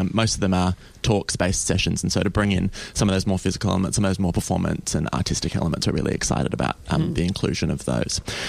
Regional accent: Adelaide, South Australia, Australia; My hometown.

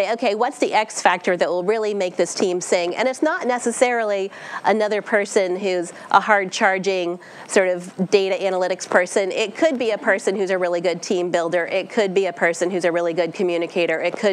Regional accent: Maine, United States; And I'm from Maine, so winter is coming.

